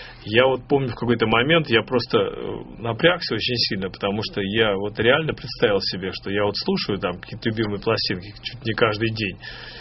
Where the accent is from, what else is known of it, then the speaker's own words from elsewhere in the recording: Moscow, Russia; Я из Москвы.